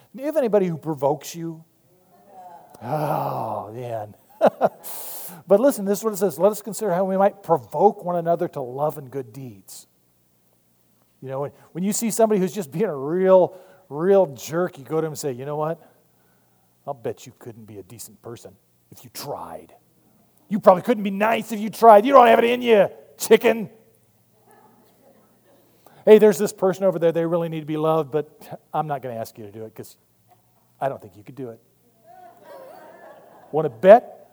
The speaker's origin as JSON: {"language": "English", "region": "Arizona", "country": "United States", "tie": "born or raised there", "lives_now": "Maryland, United States", "said": "Now, again, I grew up in Arizona, so I get it."}